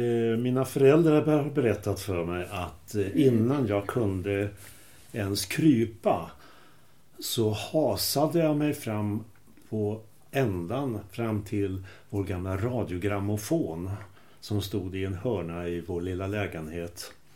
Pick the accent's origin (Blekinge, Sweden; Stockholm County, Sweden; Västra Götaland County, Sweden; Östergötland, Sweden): Stockholm County, Sweden; Stockholm; Jag är uppvuxen på Söder mina första 12 levnadsår. Och efter det flyttade familjen och givetvis jag också då med till Bandhagen. Vilket vid den tiden var den yttre gränsen för förortsbebyggelse.